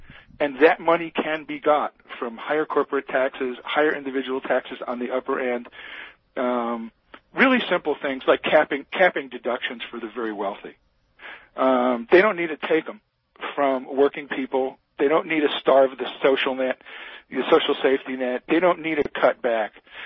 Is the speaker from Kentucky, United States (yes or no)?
no; Missouri, United States; I come from Missouri. We've got a fine senator, but she's essentially a moderate.